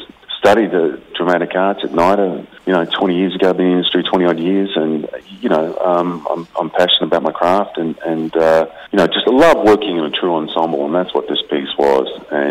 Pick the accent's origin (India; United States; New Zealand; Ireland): New Zealand; being a Kiwi